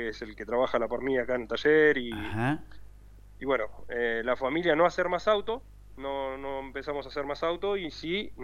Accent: Buenos Aires, Argentina; now in Merlo, Argentina; somos porteños, somos de Buenos Aires.

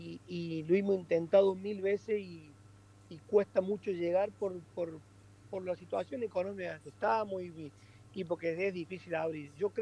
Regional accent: Córdoba, Argentina; el rally de Argentina, el de Córdoba, más allá que soy cordobés, me siento identificado, me siento como en casa

